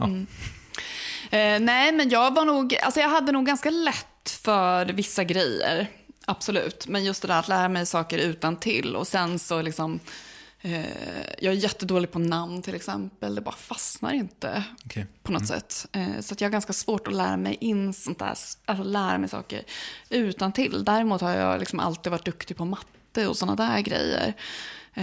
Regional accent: Uppsala, Uppsala County, Sweden; det är absolut inte världens charmigaste stad. Men jag menar, det är min hemstad liksom.

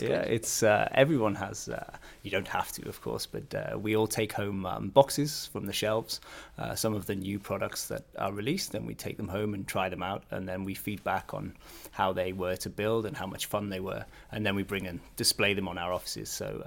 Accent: England, United Kingdom; I come from a small town in northern England, so some way away. But actually, I'm half Canadian as well

